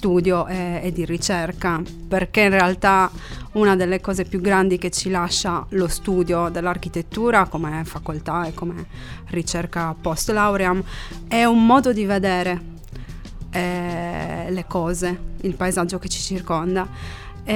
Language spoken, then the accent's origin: Italian; Sardinia, Italy; Io sono prevalentemente sarda doc, okay.